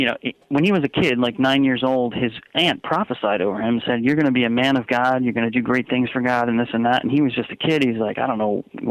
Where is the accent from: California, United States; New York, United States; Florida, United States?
New York, United States; Long Island; now in Connecticut, United States; I'm originally from Long Island. I'm actually residing in Connecticut now, but it is the Northeast.